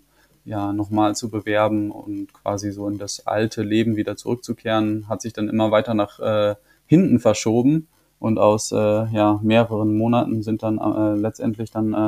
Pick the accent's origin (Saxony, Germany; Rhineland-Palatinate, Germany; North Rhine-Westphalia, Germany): North Rhine-Westphalia, Germany; Also ich komme hier aus dem Münsterland, hier wird generell sehr, sehr viel Fahrrad gefahren.